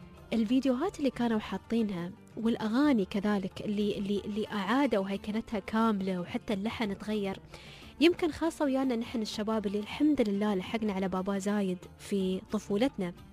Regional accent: United Arab Emirates

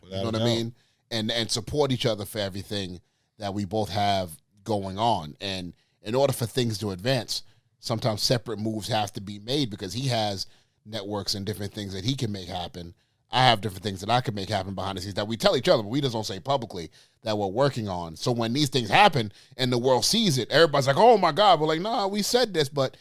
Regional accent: New York, United States; I'm going to be performing for Sammy in New York, you know, my hometown, when I was born

